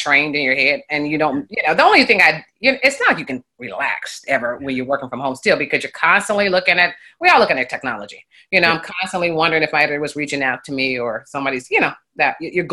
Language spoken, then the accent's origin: English; Kansas City, Missouri, United States; also born or lived in Columbia, United States / Las Vegas, United States; So yeah, so my first job, I'm from Kansas City, Missouri.